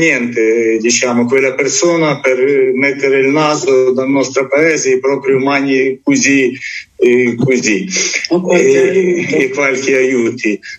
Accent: Ukraine; Italian is a second language; come ho parlato con tutti i amici, con tutti che conosco da Ucraina, non credeva nessuno

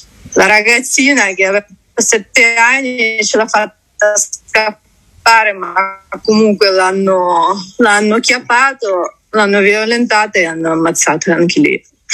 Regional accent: Kherson, Kherson Oblast, Ukraine; Italian is a second language; now in Italy; io vengo da Kherson.

